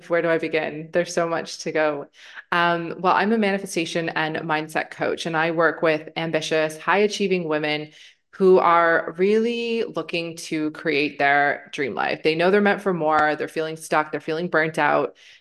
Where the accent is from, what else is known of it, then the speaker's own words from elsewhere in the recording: Canada; I'm from Canada originally.